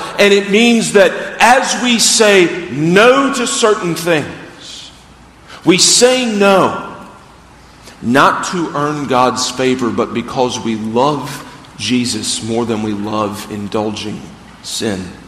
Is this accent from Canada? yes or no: no; Greenville, South Carolina, United States; one thing we learned about here that I'd never thought about growing up in Greenville were mudslides. We just don't have mudslides in South Carolina.